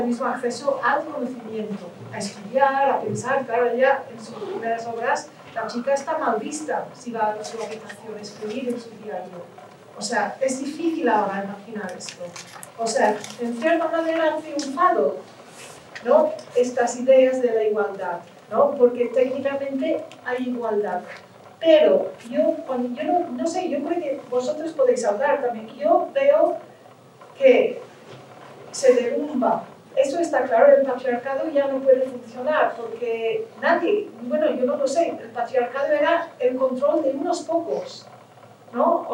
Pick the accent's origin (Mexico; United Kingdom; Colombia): United Kingdom; Spanish is a second language; now in Spain; Yo, claro, yo soy británica. ¿No? Y entonces yo estoy, claro, yo observo la política norteamericana con Trump y luego estoy observando la decadencia de mi propio país y estoy en España